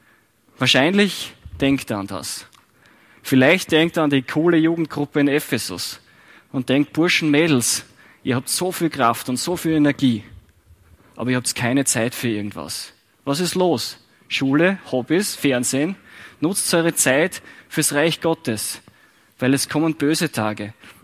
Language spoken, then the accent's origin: German; Austria; mit dem können wir uns als Österreicher vielleicht nicht so viel anfangen